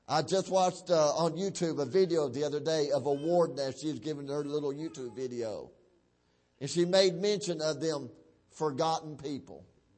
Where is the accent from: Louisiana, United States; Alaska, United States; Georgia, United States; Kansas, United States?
Georgia, United States; Dalton; there's a jail ministry there in my county, Whitfield County. I'm from Dalton, Georgia.